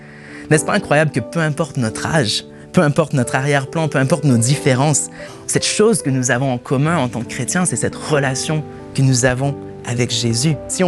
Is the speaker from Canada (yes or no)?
yes; Canada; now in France; Je suis originaire du Canada, donc bien sûr, je suis citoyen français maintenant depuis plus d'un